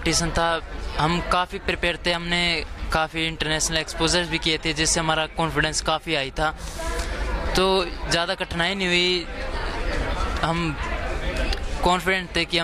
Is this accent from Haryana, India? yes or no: yes; Ballabhgarh, Haryana, India; मैं फरीदाबाद से हूँ, बल्लभगढ़ से।